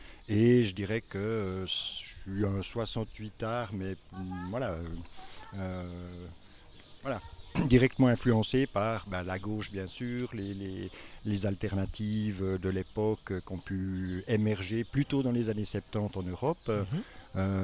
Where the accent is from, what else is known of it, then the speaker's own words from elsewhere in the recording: La Chaux-de-Fonds, Neuchâtel, Switzerland; je suis né à La Chaux-de-Fonds et j'y suis j'y ai toujours vécu à part de rares courts séjours à Neuchâtel et à Genève.